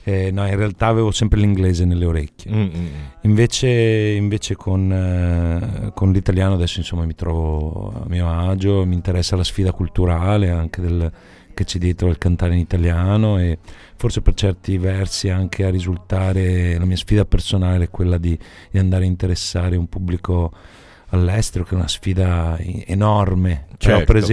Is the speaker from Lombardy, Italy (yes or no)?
no; Veneto, Italy; Quindi in realtà mi sento un piede di qua, un piede di là. Ovviamente sono vissuto e cresciuto in Veneto, anche se col Molise ho veramente un rapporto vivo.